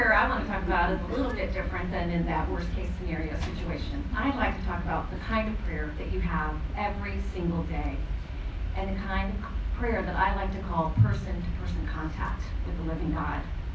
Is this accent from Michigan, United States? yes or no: no; Texas, United States; moved away as an adult; now in Washington, D.C., United States; I had been born and raised in Texas and had never moved more than a block from where I was born.